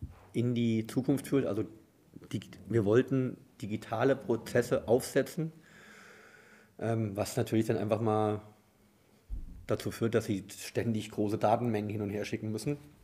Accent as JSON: {"language": "German", "town": "Fulda", "region": "Hesse", "country": "Germany", "tie": "born or raised there", "moved": "as an adult", "said": "obwohl ich direkt nach dem Abi aus Fulda weg bin, immer eine sehr große Verbindung zu meiner Heimat gehabt und gehalten durch meine Familie und meine Freunde."}